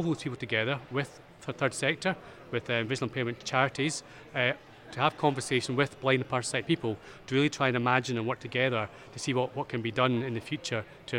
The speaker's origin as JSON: {"language": "English", "town": "Glasgow", "region": "Scotland", "country": "United Kingdom", "said": "perhaps because I'm from Glasgow and it's Glasgow University"}